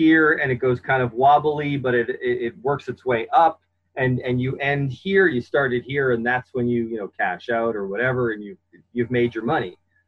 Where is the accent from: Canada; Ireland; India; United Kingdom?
Canada; now in United States; I had absolutely nothing when I came to America from Canada, and I've built quite a large business and investments.